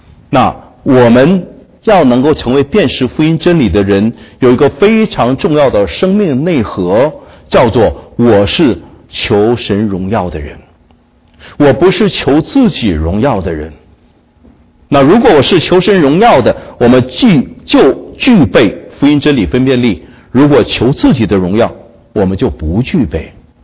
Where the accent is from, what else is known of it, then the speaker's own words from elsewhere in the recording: Jiamusi, Heilongjiang, China; 那我的老家，我一说很多人不知道，我的老家叫佳木斯。